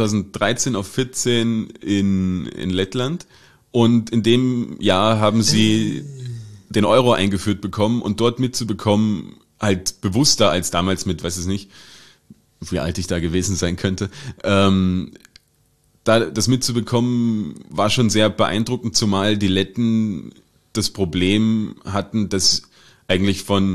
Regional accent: Germany; now in Austria; ich komme aus Deutschland, was in Österreich würde ich das Deutsche wohl können?

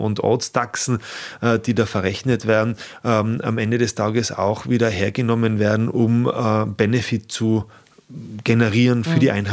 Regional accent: Tyrol, Austria; bei uns in Tirol, da gibt es den schönen Bezirk Osttirol, das ist der schönste Bezirk bei uns.

